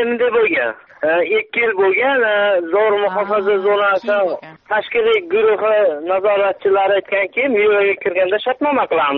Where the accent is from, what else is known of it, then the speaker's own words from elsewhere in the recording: Rafqon, Fergana Region, Uzbekistan; born there; Farg'ona viloyati Beshariq tumani Rafqon qishlog'ida Qo'rg'onda tug'ilganman.